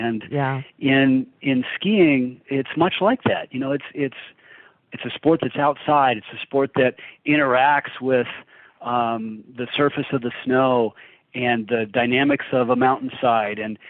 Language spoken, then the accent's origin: English; Harbor Springs, Michigan, United States; also born or lived in Flint; I was born in Flint. And then when I was about somewhere around 10 years old, I moved to a little tiny town in northern Michigan called Harbor Springs.